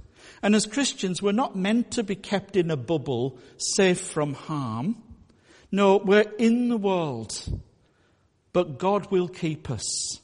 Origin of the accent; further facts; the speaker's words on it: Whitehaven, North West England, United Kingdom; And some people think maybe my accent is more northeast. It's actually Whitehaven. I'm a Marra.